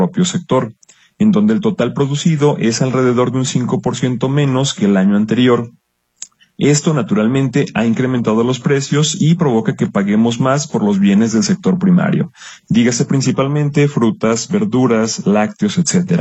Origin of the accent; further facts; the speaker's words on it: Mexico; Como mexicanos debemos de sentirnos orgullosos